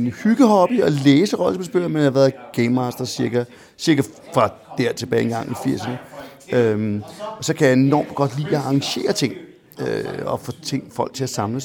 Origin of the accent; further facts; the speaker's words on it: Hareskoven, Capital Region of Denmark, Denmark; Jeg er vokset op ude i Hareskoven